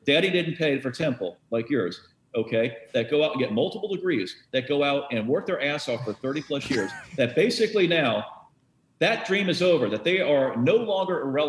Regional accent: Boca Raton, Florida, United States; I grew up in Boca Raton, Florida, man. And I've worked all over the world

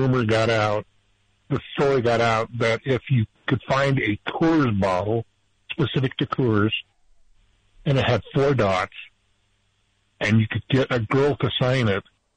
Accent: Nevada, United States; That's what we believe in where I grew up in Eastern Nevada.

